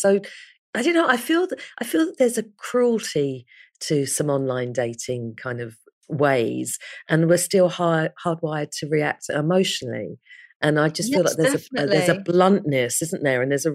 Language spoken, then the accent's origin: English; London, United Kingdom; now in Brighton, United Kingdom; But I'm from London and I miss London.